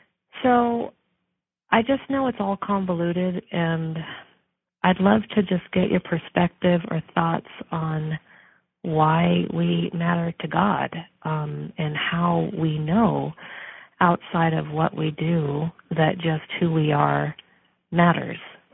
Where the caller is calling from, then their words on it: West Coast, United States; I'm calling from the West Coast.